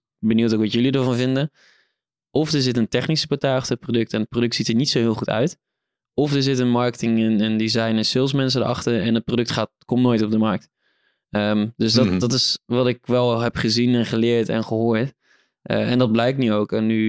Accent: Holland, Netherlands; Nou goed, ik sla hem even plat als Hollander hier.

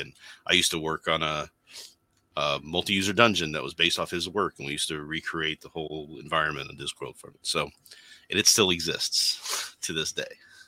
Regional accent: Canada; Being Canadian.

